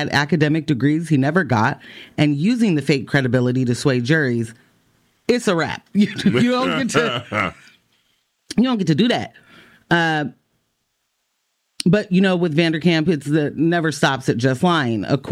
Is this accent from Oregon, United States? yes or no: yes; Portland, Oregon, United States; I'm from Portland, so I have heard every NBA season that we're rebuilding.